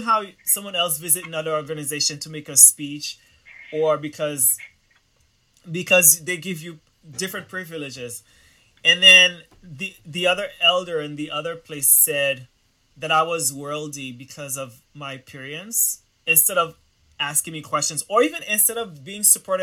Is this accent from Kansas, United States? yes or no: no; Boston, Massachusetts, United States; I'm from Boston, so it's pretty small.